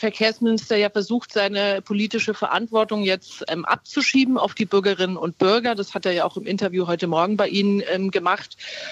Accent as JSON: {"language": "German", "region": "Bavaria", "country": "Germany", "said": "Ich komme ja aus Bayern."}